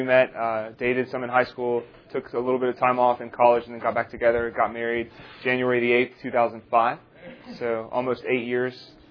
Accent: Jacksonville, Florida, United States; I grew up in Jacksonville, Florida.

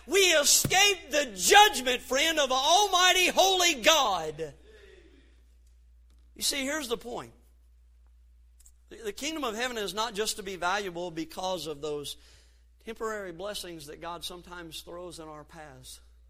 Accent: Gulf Coast, United States; Now, I'm from the Gulf Coast, and so I'm just sitting here thinking in my mind that here they pull the net up, and there's scallops in there, maybe mullet.

